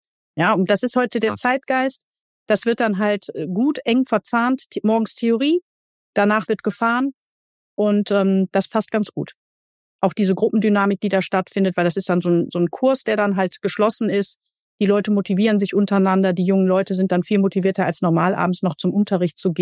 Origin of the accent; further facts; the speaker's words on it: Duisburg, North Rhine-Westphalia, Germany; ich komme aus einer ganz normalen Arbeiterfamilie. Ich bin aufgewachsen in Duisburg. Ich bin also ein Kind des Ruhrpotts.